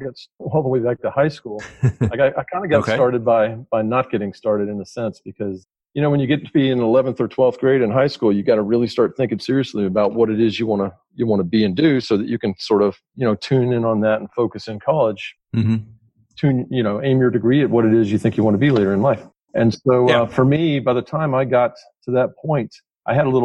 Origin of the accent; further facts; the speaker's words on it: Atlanta, Georgia, United States; Microsoft, you know, I remember it being around because I grew up in Atlanta